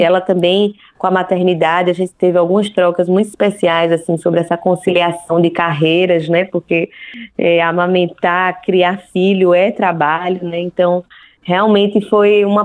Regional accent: Northeast Region, Brazil; somos nordestinos, temos uma relação com a cultura popular

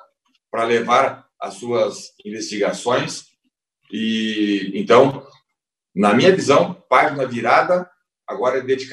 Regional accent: Rio Grande do Sul, Brazil; lá no meu estado do Rio Grande do Sul

